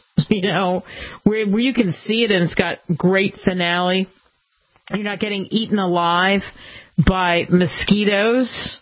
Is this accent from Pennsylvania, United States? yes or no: yes; Pennsylvania, United States; for me it really is significant because I grew up outside of Philadelphia, and you know, it's all about that.